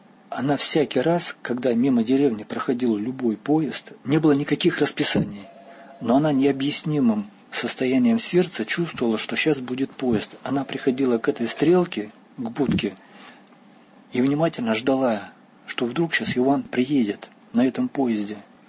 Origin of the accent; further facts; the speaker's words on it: East Kazakhstan Region, Kazakhstan; В нашей деревне, в восточном Казахстане, откуда я родом, рядом с селом проходит железная дорога.